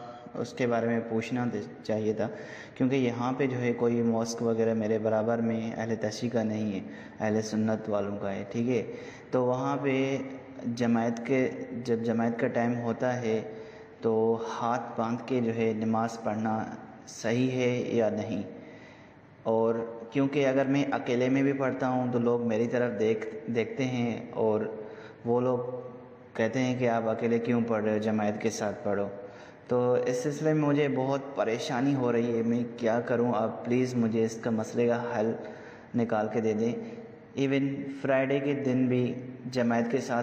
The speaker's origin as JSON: {"language": "Urdu", "town": "Sukkur", "region": "Sindh", "country": "Pakistan", "lives_now": "Dubai, United Arab Emirates", "said": "میں بیسیکلی پاکستان کا ہوں، پاکستان سکھر کا، سندھ کا ہوں، سندھی، اور ابھی میں دبئی میں کام کر رہا ہوں۔"}